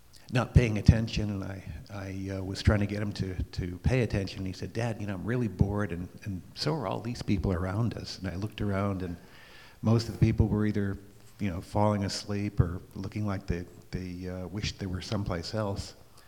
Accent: East Coast, United States; now in St. Louis, United States; Gloria and I grew up on the East Coast and have fond memories of during our courtship going out to Provincetown and playing in the dunes.

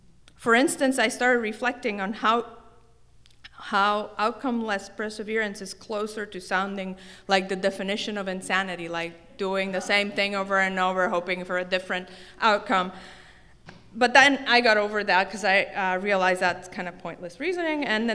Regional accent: Palermo, Sicily, Italy; My mom brought me a piece of it from my hometown of Palermo, Sicily

